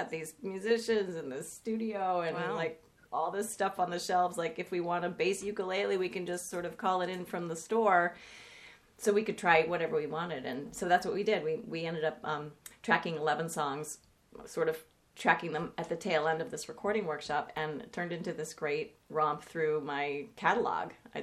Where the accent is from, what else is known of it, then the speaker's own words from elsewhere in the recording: Boston, Massachusetts, United States; The winters are, you know, they're intense, but I'm from Boston, so I wasn't too afraid.